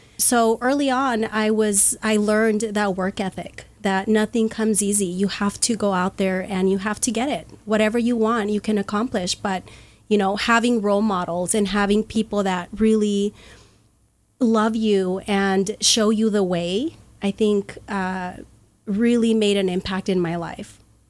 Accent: El Paso, Texas, United States; So I'm originally from El Paso, Texas

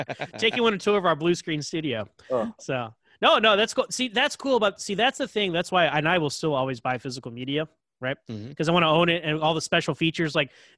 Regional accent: Texas, United States; I'm from Texas, yeehaw

